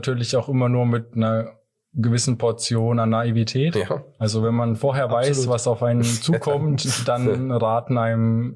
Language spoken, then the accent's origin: German; Thuringia, Germany; now in Fulda, Germany; Ich stamme aus Thüringen, gar nicht weit von der anderen Seite der Grenze sozusagen. Bin über die Arbeit nach Fulda gekommen. Also auch über Bekannte, die hier arbeiten. Und wohne seit 10 Jahren in Fulda.